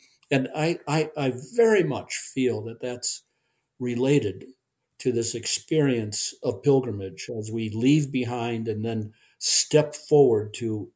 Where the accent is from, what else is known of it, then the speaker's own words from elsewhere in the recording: Park Ridge, Illinois, United States; I was raised in the Chicago suburbs, Park Ridge. High school I went to had 4,000 students.